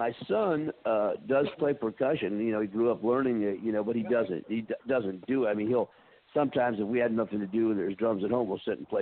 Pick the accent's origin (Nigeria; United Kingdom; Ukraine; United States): United States; Florida; moved away as an adult; also born or lived in Los Angeles / New Jersey; now in North Carolina, United States; I was born in Florida. I was there till I was 18, then was in L.A. for about 48 years, went to Jersey for 2 years, got married to this girl, and then came back to North Carolina